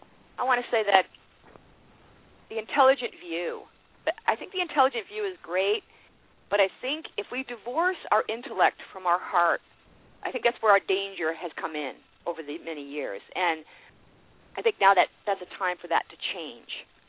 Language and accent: English; Worcester, Massachusetts, United States; now in Boston, United States; Oh, in Boston. Oh, my old stomping grounds. I'm from Worcester, actually.